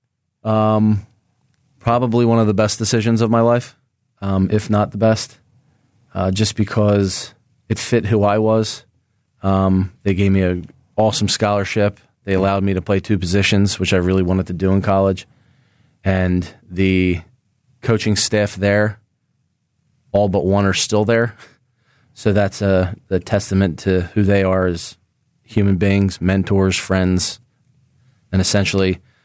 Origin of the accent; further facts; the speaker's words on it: Springfield, Pennsylvania, United States; Well, I grew up in Springfield, played for, you know, CYO at St. Kevin. Then I went to Archbishop Carroll and then Coastal Carolina.